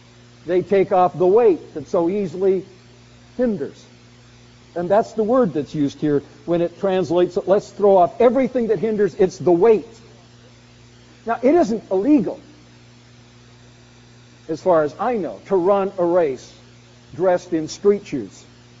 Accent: Canada; As a Canadian, there is one vivid memory in my mind

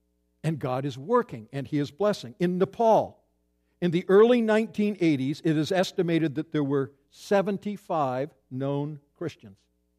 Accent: Canada; There's a huge need in my home country of Canada

